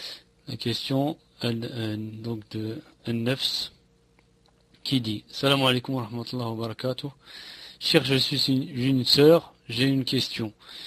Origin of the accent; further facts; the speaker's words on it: Belgium; Il ira à l'État, je suis de Belgique.